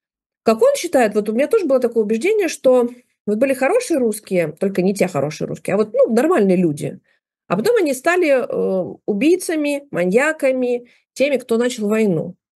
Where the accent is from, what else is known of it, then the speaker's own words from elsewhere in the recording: Belarus; Мы были другими, белорусы были другими.